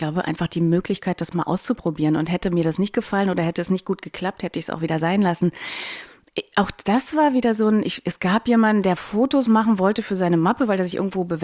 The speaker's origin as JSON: {"language": "German", "region": "North Rhine-Westphalia", "country": "Germany", "said": "dass ich komme aus dem Ruhrpott"}